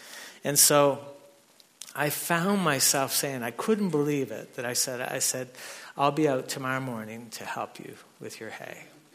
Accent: Canada; And they came to where I grew up in Canada.

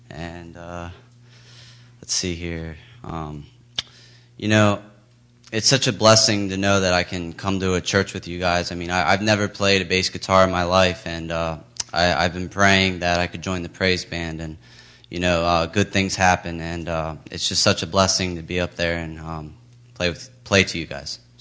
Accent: Pennsylvania, United States; Oh, Pennsylvania, sorry.

